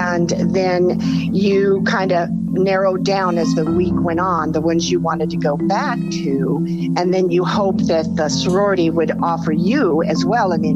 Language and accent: English; Bloomington, Illinois, United States; also born or lived in Chicago; I grew up in Bloomington Normal. I was born in the Chicago area, but moved to Bloomington with my dad because he worked for State Farm.